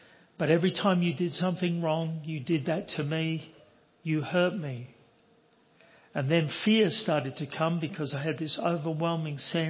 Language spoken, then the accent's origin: English; London, United Kingdom; born there; Originally, I was born in the East End of London, so we talk funny over there